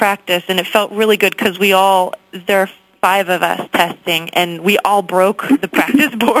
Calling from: Clifton, New Jersey, United States; I am calling from Clifton, New Jersey.

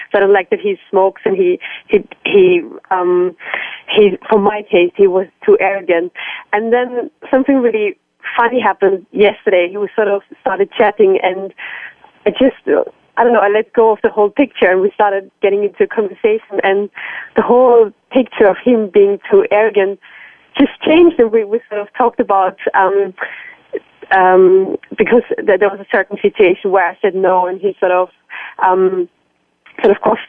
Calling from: London, United Kingdom; I'm calling in from London.

